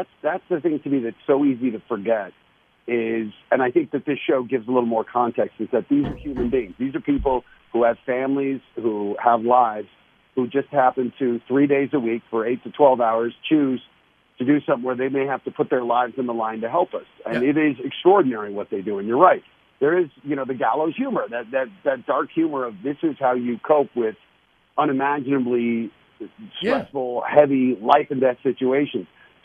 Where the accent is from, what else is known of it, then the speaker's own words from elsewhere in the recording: Denver, Colorado, United States; I I'm from Denver. You know I'm a Broncos fan.